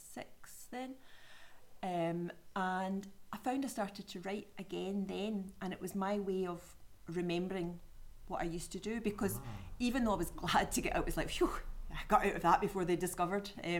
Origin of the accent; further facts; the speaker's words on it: Glasgow, Scotland, United Kingdom; now in Dumfries and Galloway, United Kingdom; I'm from Glasgow originally, so I've coined the term Galloweegee.